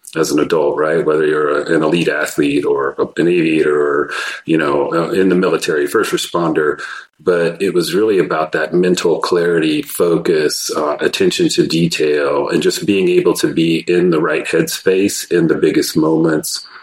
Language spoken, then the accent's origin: English; Lubbock, Texas, United States; I grew up in Lubbock, Texas, which is a smallish West Texas town, home of Texas Tech University.